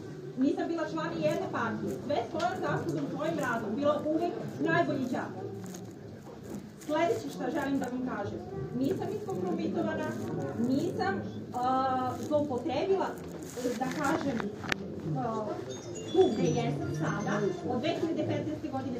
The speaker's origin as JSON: {"language": "Serbian", "town": "Niš", "country": "Serbia", "tie": "born there", "said": "rođena sam u Nišu, studirala sam u Nišu, živim celom životu u Duvarištu."}